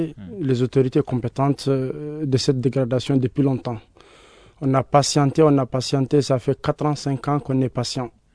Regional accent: Gao, Mali; nous sommes de Gao, nous sommes de la région de Gao et on connaît réellement le terrain.

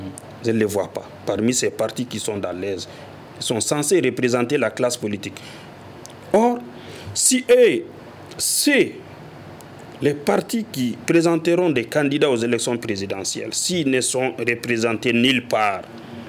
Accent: Mali; nous sommes des Maliens d'abord

